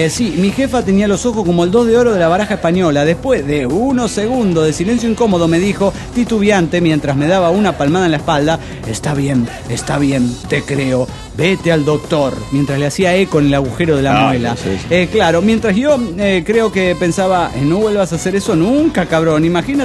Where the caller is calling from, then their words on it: Mexico City, Mexico; Soy el demonio del DF mexicano.